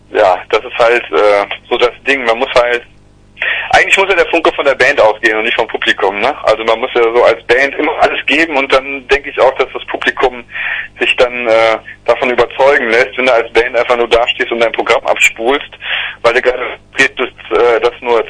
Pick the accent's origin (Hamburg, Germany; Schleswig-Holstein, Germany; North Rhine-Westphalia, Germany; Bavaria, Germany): North Rhine-Westphalia, Germany; Cologne; wir kommen hier aus Köln, 18 Kilometer in die Schweiz angereist.